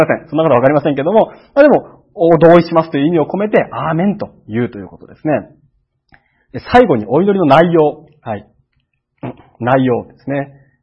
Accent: Kagoshima, Japan; born there; 鹿児島県で生まれたのはいいんです。

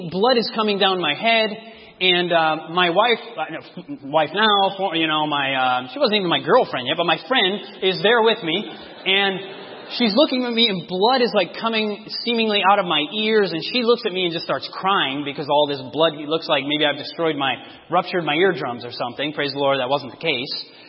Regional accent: Michigan, United States; And we don't have this in Michigan. I'm originally from Michigan.

